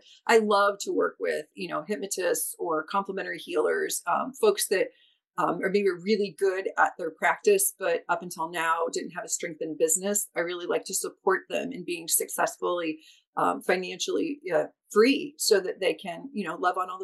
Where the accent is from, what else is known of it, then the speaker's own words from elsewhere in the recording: Iowa, United States; born there; also born or lived in Texas / New Hampshire / Florida; So I've moved 38 times in my life, but I was born in Iowa, and I went to my undergrad university was at Iowa State University.